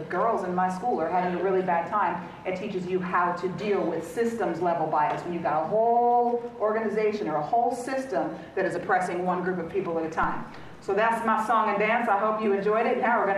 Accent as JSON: {"language": "English", "town": "El Paso", "region": "Texas", "country": "United States", "tie": "born there", "first_language": "es", "second_language": "English", "said": "I was born in El Paso, Texas. I spoke Spanish first, not because I'm like Hispanic or Latinx, right, or Latina."}